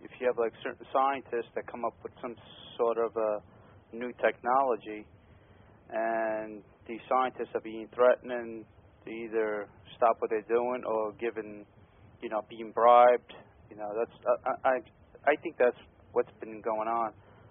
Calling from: New Jersey, United States; I'm calling from New Jersey.

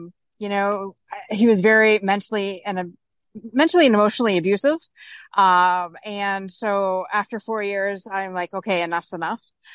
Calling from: Windsor, Ontario, Canada; Right now, I'm currently in Windsor, Ontario.

